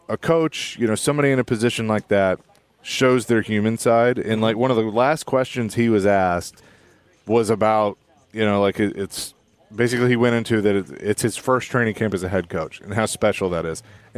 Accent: Bellevue, United States; growing up in Bellevue, that my doctor's office was actually where the first facility was

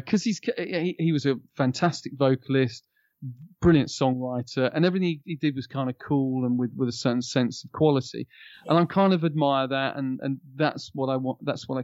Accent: East of England, United Kingdom; I came from Hertfordshire, actually.

